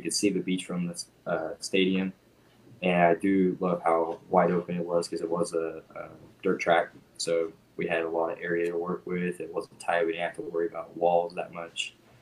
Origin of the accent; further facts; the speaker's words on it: Turlock, California, United States; Well, my hometown show in Turlock is definitely my favorite one to perform at, just because I have a lot of family that goes to it, friends.